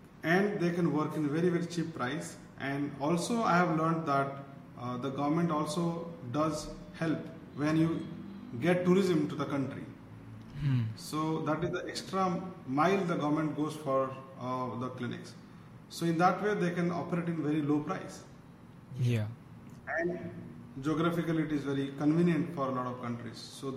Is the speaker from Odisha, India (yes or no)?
yes; Odisha, India; born there; Yeah, so of course I was born in Odisha, and people back in Odisha, they never knew that we are doing all these things.